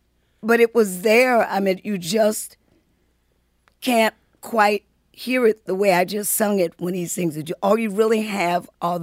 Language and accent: English; Detroit, Michigan, United States; I didn't think anything about Muscle Shoals. I was from Detroit. So no, I didn't go.